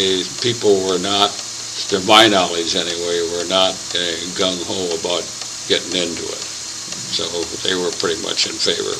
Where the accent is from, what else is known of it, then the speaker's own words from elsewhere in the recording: Miles City, Montana, United States; I was born and raised in Miles City, Montana, in 1920. That makes me almost 85 years old in September. I went to school there, graduated from high school